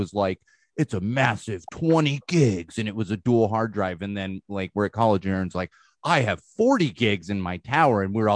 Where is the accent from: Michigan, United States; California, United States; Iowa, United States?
California, United States; San Diego; dude, I grew up in San Diego in the 90s, like, this is literally just right up my alley.